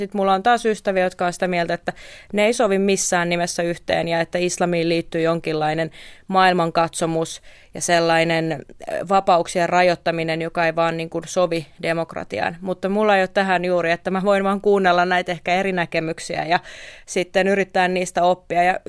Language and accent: Finnish; Istanbul, Turkey; Ihan mun kotikaupunkini Istanbulin sisällä eri naapurustojen näkemykset asioista voi olla aivan erilaisia.